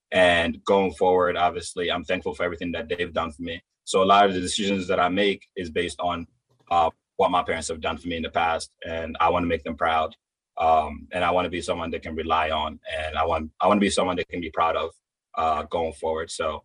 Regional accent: Liberia; And then obviously, I'm from Liberia.

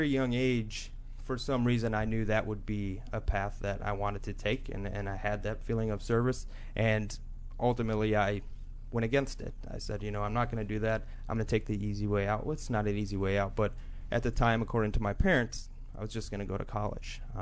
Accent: Michigan, United States; I grew up in Michigan.

